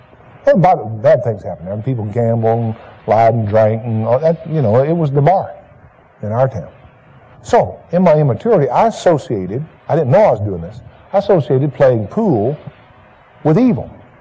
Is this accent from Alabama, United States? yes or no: yes; Alabama, United States; For instance, I grew up in the South, in Alabama, in a Baptist background, where dancing was considered sin.